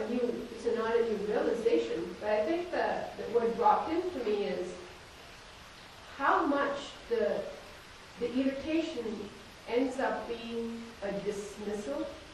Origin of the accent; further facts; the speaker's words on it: India; I grew up in India